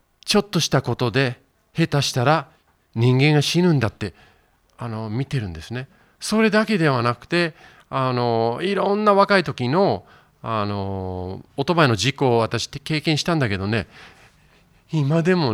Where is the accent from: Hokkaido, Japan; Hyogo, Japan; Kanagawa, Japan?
Kanagawa, Japan; Yokohama; 私育ちは横浜ですので一人で横浜行ったんです。そしてもう一度子供頃行ってた場所を見てみたいと思って